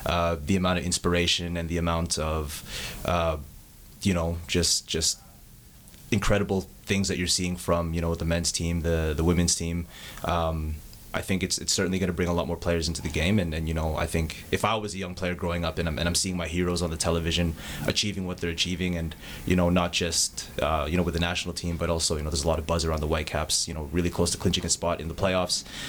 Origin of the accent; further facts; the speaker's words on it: Calgary, Alberta, Canada; And just growing up in Calgary, Alberta is a beautiful place.